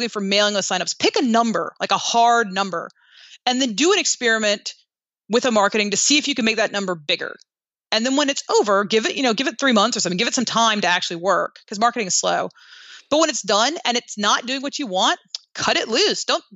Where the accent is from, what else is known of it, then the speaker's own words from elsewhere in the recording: United States; But I love being American and I'm very American.